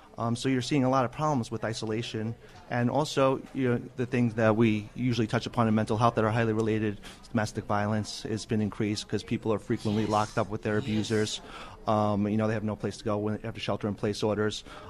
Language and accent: English; Long Island, New York, United States; now in New Jersey, United States; Originally, I'm from New York. I grew up in Long Island, did all my training in New York.